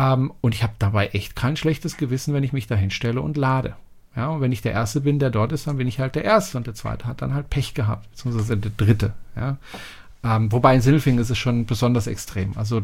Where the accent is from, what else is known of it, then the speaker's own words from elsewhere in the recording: France; ich sage das jetzt mal als Franzose